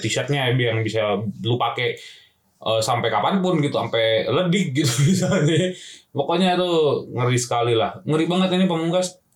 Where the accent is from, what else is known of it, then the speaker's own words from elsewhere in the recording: West Java, Indonesia; Apalagi saya orang Sunda gitu ya.